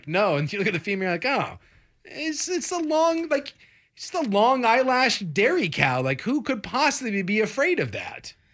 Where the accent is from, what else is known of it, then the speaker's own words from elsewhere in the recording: Alaska, United States; When I was growing up in Alaska, we spent a lot of time up in like a bunch of national parks up there.